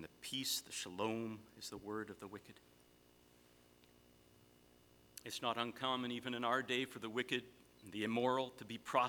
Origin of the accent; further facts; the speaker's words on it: Oregon, United States; When I grew up in Oregon, along the coast, we often would walk down the beaches and on the cliff sides that overlooked the vast Pacific.